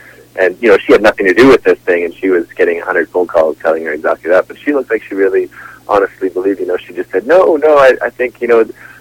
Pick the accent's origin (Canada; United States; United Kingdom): Canada; Edmonton, Alberta; I grew up in Edmonton, Alberta, so quite a ways from the ocean, much closer to the oil sands actually